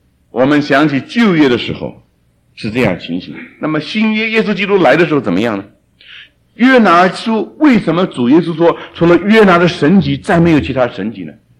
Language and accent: Chinese; China; 啊，好像我们中国人说敬酒不吃吃罚酒。